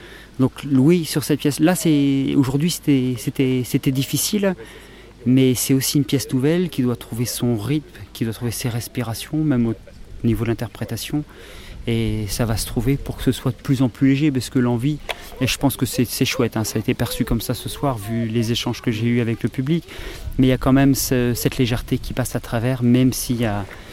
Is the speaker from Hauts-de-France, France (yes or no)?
yes; Lille, Hauts-de-France, France